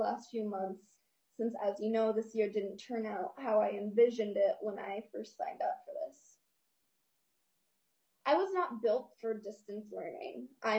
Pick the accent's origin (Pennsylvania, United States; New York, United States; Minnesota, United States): Minnesota, United States; Grand Rapids; also born or lived in Roseau; So I was born in Roseau, Minnesota, and I grew up in Grand Rapids and on the Iron Range.